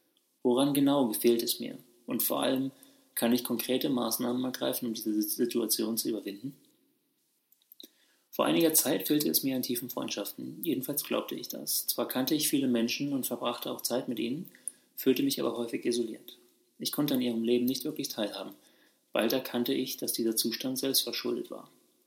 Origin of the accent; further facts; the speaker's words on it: Leipzig, Saxony, Germany; bin deshalb nach jahrelangem Reisen wieder in meine Heimat Leipzig zurückgekehrt.